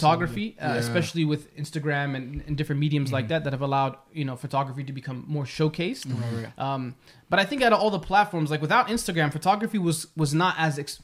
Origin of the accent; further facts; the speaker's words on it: Toronto, Ontario, Canada; in Toronto, I'm from St. Clair and Oakwood area.